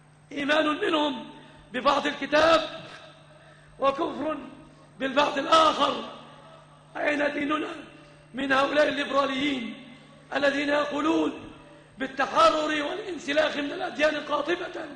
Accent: Egypt; أن تسلم بلادنا مصر وبلاد

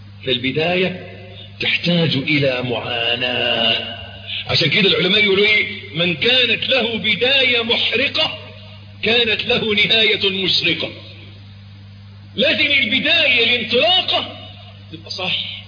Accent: Egypt; عندنا في مصر

